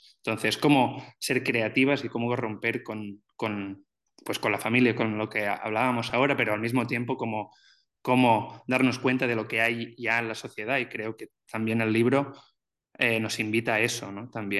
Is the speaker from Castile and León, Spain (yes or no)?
no; Catalonia, Spain; yo soy de Cataluña